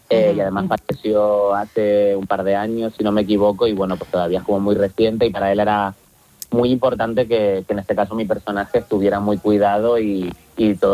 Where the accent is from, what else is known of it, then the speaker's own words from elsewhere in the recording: Tenerife, Canary Islands, Spain; Yo de Tenerife, de Canarias.